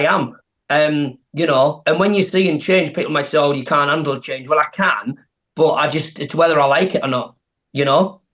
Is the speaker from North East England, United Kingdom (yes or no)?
yes; Hartlepool, North East England, United Kingdom; accent: Hartlepool; I've lost my accent a little bit because I'm travelling and stuff, doing gigs. Otherwise, if I spoke like proper Hartlepool like that, like, no one would be able to really understand me.